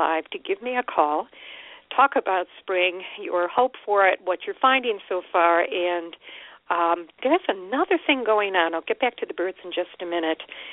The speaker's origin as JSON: {"language": "English", "town": "Utica", "region": "New York", "country": "United States", "tie": "born or raised there", "said": "There is in Utica, New York, what was essentially my hometown until about 7-8 years ago. Utica, New York, it's in the central New York area."}